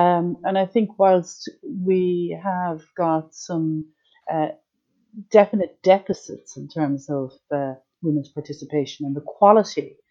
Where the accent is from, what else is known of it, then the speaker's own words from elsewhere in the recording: Ireland; moved away as an adult; also born or lived in United States; now in United Kingdom; I'm originally from Ireland, but I'm based in the UK formerly came from a small farm in the west of Ireland